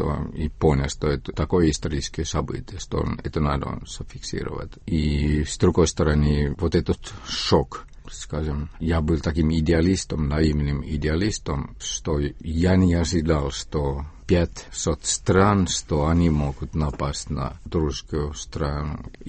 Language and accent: Russian; Estonia; может быть, они поняли, что я эстонец.